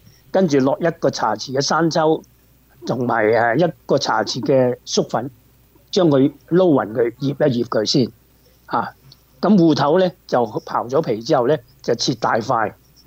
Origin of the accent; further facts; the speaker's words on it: Guangdong, China; 我哋廣東人即係飼養嗰啲就叫米鴨咯